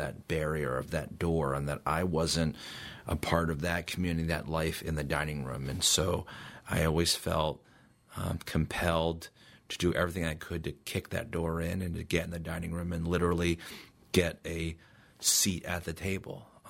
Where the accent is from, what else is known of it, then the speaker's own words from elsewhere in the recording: Hartford, Connecticut, United States; born there; I'm very fortunate that I was born in Hartford, Connecticut, in Hartford Hospital as the first American in my family.